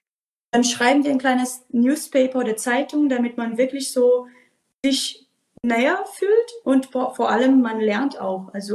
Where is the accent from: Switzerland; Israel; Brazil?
Brazil; German is a second language; now in Germany; ich komme aus Brasilien und mein Opa hat einen Farm